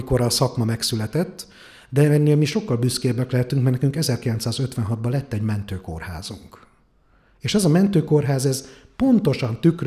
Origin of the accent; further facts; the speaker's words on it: Pécs, Baranya, Hungary; Pécsi gyerek vagyok, itt születtem, egy nagyon szerető családba